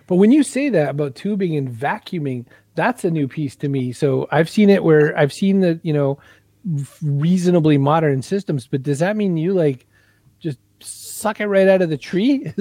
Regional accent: Maine, United States; So I'm born and raised in Maine.

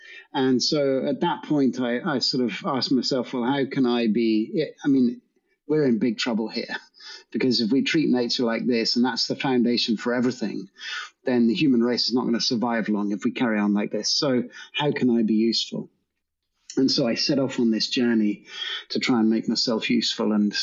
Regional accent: Ireland; also born or lived in Brunei; So we moved back to Ireland when I was about six. My father was in the British Army and I was born in Brunei, near to where orangutans live.

